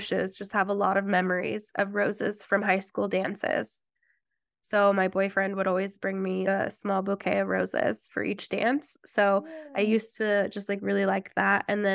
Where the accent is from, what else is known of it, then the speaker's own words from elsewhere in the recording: Mountain Home, Idaho, United States; So we, in our house where I grew up in Mountain Home, Idaho, my brother lives in that house now, which is kind of cool.